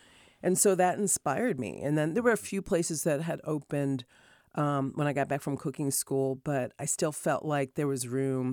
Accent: Rochester, New York, United States; also born or lived in Hartford; And then, yeah, they ended up having me in Hartford. And then my dad got a job with Kodak. So I grew up in Rochester, New York.

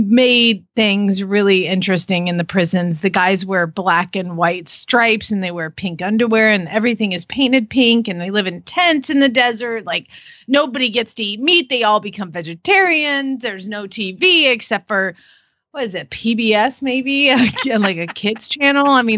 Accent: Phoenix, Arizona, United States; from Phoenix, Arizona, I know.

